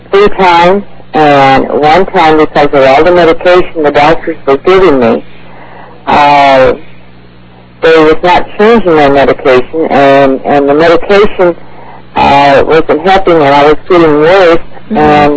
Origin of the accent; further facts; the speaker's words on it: California, United States; I'm from California.